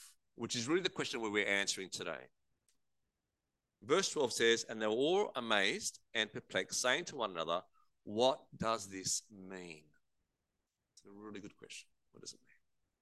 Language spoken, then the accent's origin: English; Australia; accent: Australian; not just Australian English, it was Bogan English. They were from Canberra. It was strange to hear my mother tongue, quite comforting and reassuring.